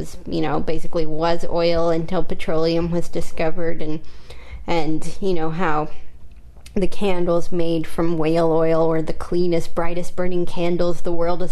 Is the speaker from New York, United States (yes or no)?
yes; New York, United States; And I guess, you know, I'm a New Yorker